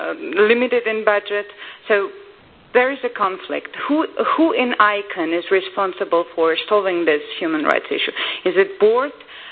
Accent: Georgia; English is a second language; my country, I come from Georgia, and I spent 2 minutes explaining that I don't come from state Georgia.

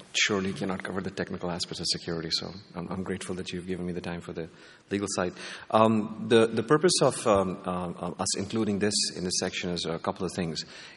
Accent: Pakistan; I come from Pakistan. I can tell you that there are a lot of things, like, you know, people are trying to block and filter the internet

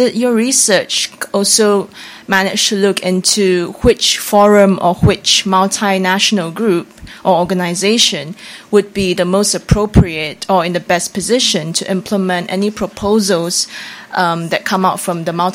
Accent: Singapore; I'm from Singapore.

